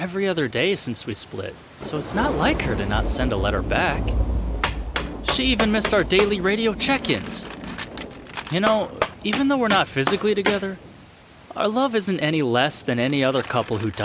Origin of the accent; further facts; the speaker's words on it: California, United States; moved away as an adult; You know we're from Central California, right?